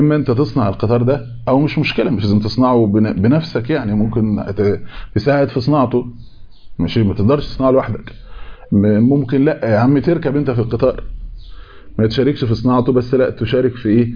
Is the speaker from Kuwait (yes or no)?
no; Egypt; في واحد عنده قطار بقى زي السبنسة كده عندنا في مصر